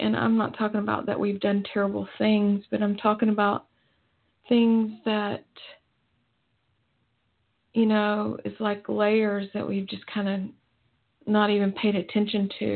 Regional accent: Florida, United States; I'm from Florida.

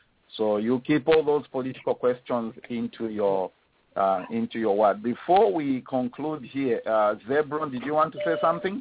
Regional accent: Zambia; accent: Zambian; Let me give you the website again in my beautiful Zambian accent.

